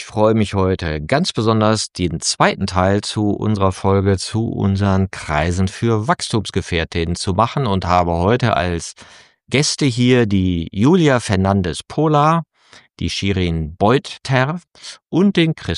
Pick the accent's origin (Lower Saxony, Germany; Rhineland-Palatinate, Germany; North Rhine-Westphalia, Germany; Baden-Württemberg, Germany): North Rhine-Westphalia, Germany; Aachen; Ich bin ja aus Aachen, ne? Also gehört, als Aachener weiß man nicht so genau, ob man jetzt schon zu Köln gehört oder wo man eigentlich so hingehört.